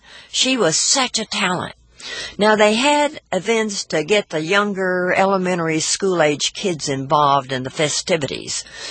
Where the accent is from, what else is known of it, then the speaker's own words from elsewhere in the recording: Amarillo, Texas, United States; Now, I grew up in Amarillo, and Amarillo was always at the forefront as a festival giver